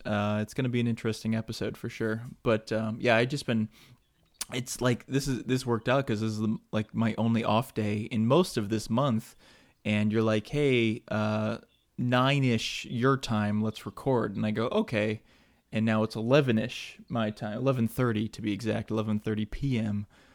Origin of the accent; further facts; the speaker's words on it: Michigan, United States; I'm from Michigan.